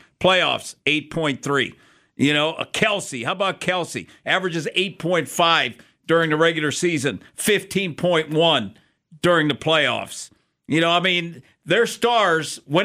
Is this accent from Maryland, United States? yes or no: no; Minnesota, United States; Hey, Bill, I grew up in Minnesota. I was a Packer fan, too.